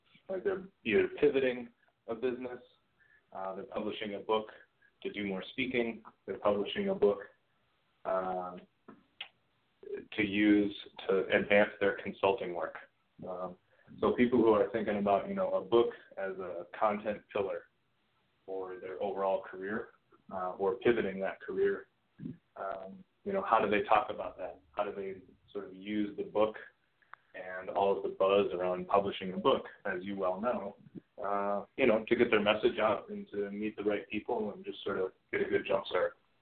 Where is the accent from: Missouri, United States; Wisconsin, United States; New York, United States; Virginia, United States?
Wisconsin, United States; also born or lived in Colorado / California; now in Austin, United States; I grew up in Wisconsin, just outside of Milwaukee, and I lived in Colorado and California for many years in between, and I just got to Austin, Texas about 3 years ago